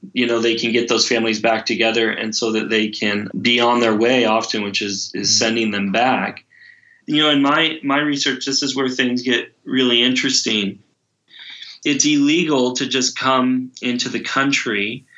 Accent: United States; You know, I grew up in the United States, and I was used to meeting men from Mexico that had come across the border

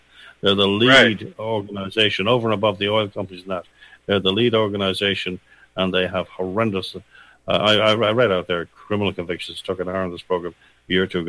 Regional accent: Dublin, Leinster, Ireland; I'm from Dublin originally. I'm from Ireland originally.

